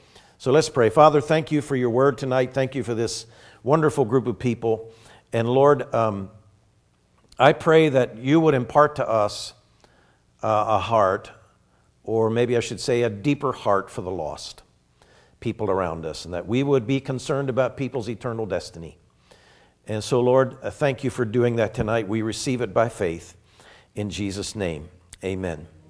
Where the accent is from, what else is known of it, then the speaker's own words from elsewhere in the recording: Pennsylvania, United States; it was close to where we were raised in Pennsylvania